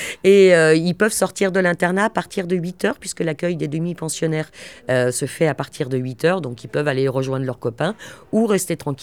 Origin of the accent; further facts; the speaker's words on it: Nantes, Pays de la Loire, France; alors que je ne suis pas originaire de la région, moi je suis nantaise d'origine avec de la famille poitevine et vendéenne